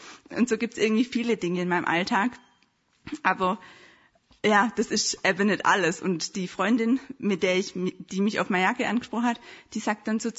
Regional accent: Bad Teinach, Baden-Württemberg, Germany; now in Stuttgart, Germany

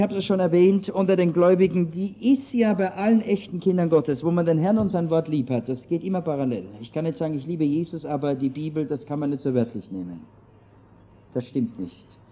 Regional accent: Austria; Wir kamen als Österreicher auf die katholische Kirche zu sprechen

